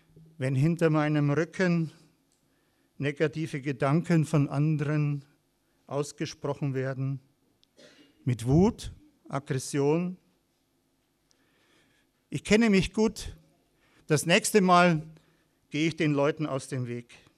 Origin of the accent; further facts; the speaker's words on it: Flossenbürg, Bavaria, Germany; In meiner Heimat, wo ich herkomme, aus Bayern in Flossenbürg, ist er zu Tode gekommen.